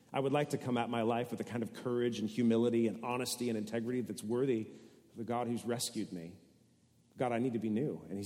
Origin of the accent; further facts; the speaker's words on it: United States; I'm an American. I don't belong to anyone.